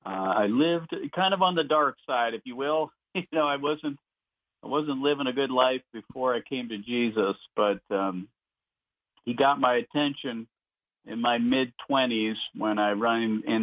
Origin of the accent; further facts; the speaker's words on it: Columbus, Ohio, United States; Well, I come from Columbus, Ohio. I was born and raised here, and I went to Worthington High School.